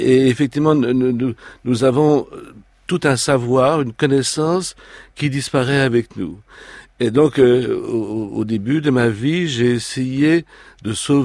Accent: Paris, Île-de-France, France; born there; Moi, je suis né en 44 à Paris

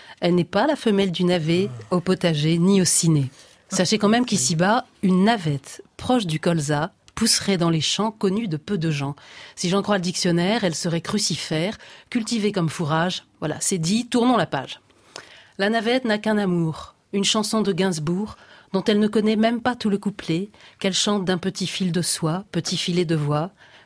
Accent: North, France; Moi, je suis du Nord

